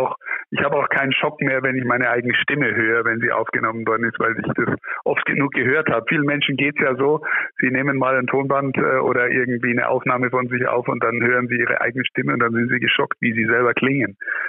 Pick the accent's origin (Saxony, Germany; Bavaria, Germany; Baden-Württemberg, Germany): Bavaria, Germany; Amberg; born there; Ich bin geboren in Amberg in der Oberpfalz